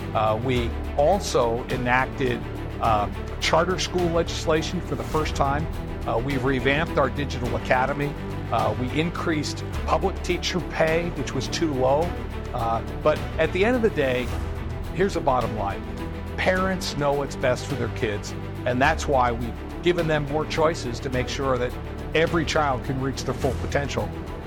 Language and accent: English; Pennsylvania, United States; I was a ninth grader growing up in Pennsylvania